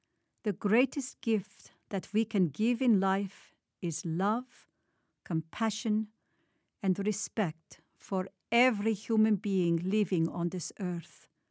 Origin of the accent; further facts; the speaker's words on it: United States; for the first time in my life as an American, I publicly told my story.